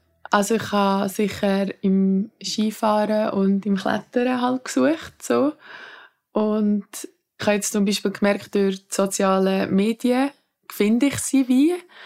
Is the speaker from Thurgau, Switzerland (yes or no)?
no; Lucerne, Switzerland; Ich bin im Tribschen aufgewachsen, in der Stadt Luzern.